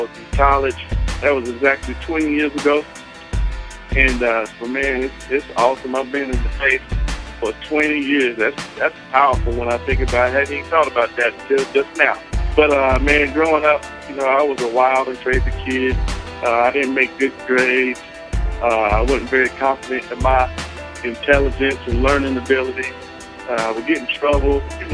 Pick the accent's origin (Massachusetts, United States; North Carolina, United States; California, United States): North Carolina, United States; Man, I hail from North Carolina.